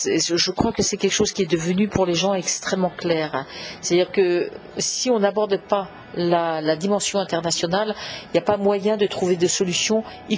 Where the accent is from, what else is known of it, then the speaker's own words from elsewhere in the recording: France; en tant que Français, en tant qu'Européens